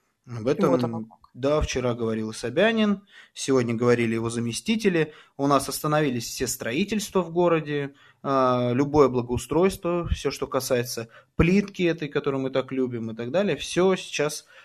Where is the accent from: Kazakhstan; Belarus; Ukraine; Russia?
Russia; Krasnogorsk, Moscow Oblast; Красногорск 3,0, один из самых дисциплинированных городов. И мне, знаешь, особо приятно, потому что это мой родной город.